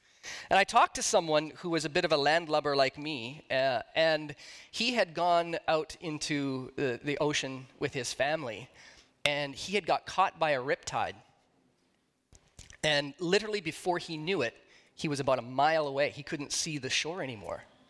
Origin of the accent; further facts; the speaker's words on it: Alberta, Canada; I was raised here in Alberta, rural Alberta, near Calgary.